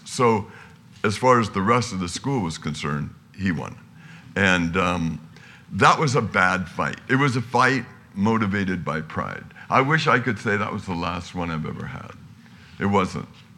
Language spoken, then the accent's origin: English; Terra Linda, California, United States; There's a huge crowd of kids, all from San Rafael. We're from Terra Linda.